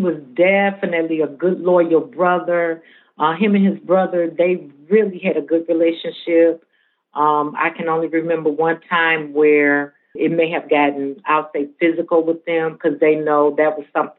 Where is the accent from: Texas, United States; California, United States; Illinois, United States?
Illinois, United States; Chicago; Well, I was born and raised in Chicago, born into a family of eight, three girls and five brothers, mother and father in the household.